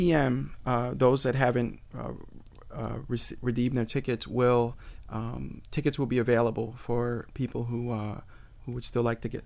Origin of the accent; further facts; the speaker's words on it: Utica, New York, United States; I'm originally from Utica, New York, a small city in upstate New York.